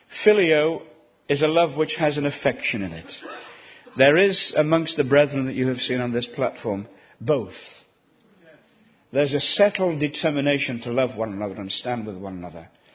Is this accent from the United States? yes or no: no; Reading, South East England, United Kingdom; I'm from Reading